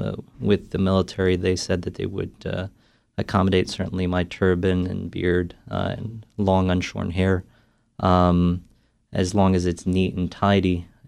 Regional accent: New Jersey, United States; Amr actually and I grew up together here in Jersey.

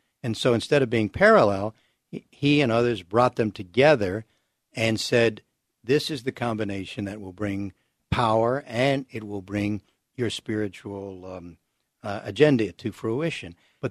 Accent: Virginia, United States; Growing up in Virginia as I did, all my classmates, almost all of them were evangelical Christians, and they remain my friends and classmates to this day.

